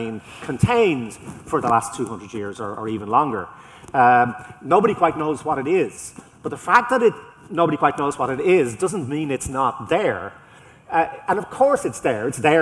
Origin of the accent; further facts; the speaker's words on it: Ireland; maybe it's because I'm Irish, but we know on this island